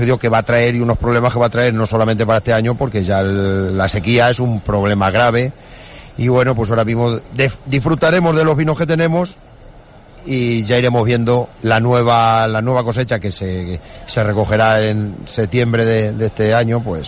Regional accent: La Solana, Castilla-La Mancha, Spain; Pues los galanes, buenos días, somos de La Solana.

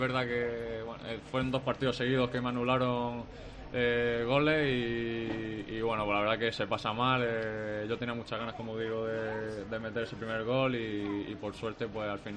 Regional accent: Granada, Andalusia, Spain; yo en mi caso todos los veranos trabajo con un entrenador personal allí en mi ciudad, en Granada

